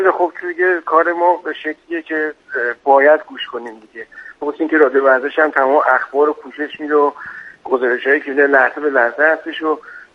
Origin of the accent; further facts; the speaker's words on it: Tehran, Tehran Province, Iran; من اهل تهران هستم.